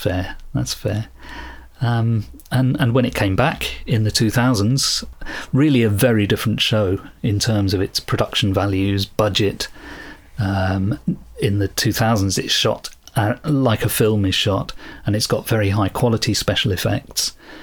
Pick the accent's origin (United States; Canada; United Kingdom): United Kingdom; even though we're British and we keep a stiff upper lip